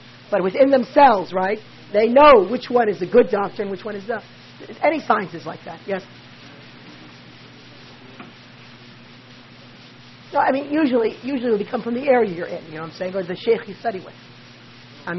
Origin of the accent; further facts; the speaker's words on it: United States; born there; It's like, for instance, I was born in the United States, okay?